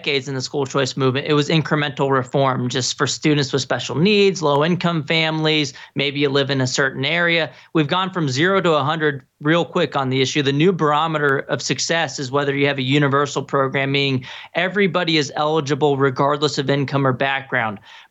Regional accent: Texas, United States; And our home state, my home state of Texas, I live in San Antonio.

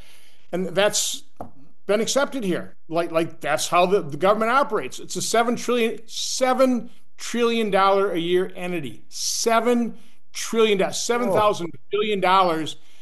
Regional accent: Oshkosh, Wisconsin, United States; now in Washington, United States; I'm an accountant from Oshkosh, Wisconsin, came here and never ran for office.

